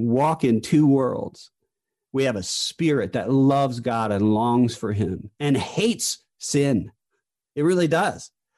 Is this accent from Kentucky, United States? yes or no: no; New Jersey, United States; If you haven't noticed yet, I talk a lot. I'm from New Jersey. I'm Italian.